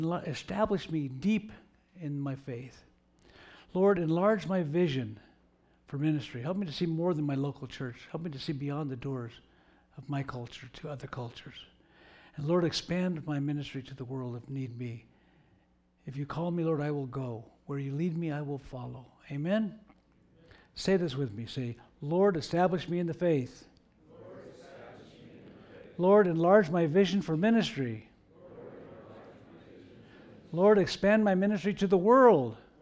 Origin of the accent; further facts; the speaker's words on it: Sandy, Oregon, United States; moved away; Eventually, God led me to be a pastor and to leave my hometown of Sandy, Oregon, where we lived all of our life, and come to California, the mission field.